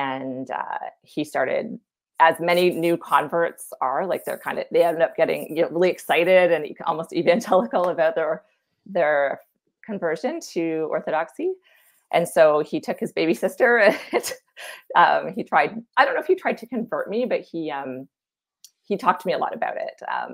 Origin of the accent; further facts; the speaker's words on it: Newmarket, Ontario, Canada; I went from the town I grew up in Newmarket, Ontario, to Waterloo, Ontario for school.